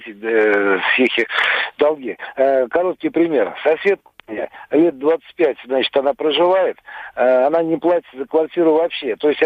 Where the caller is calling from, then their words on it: Saratov, Saratov Oblast, Russia; Я, значит, из Саратова.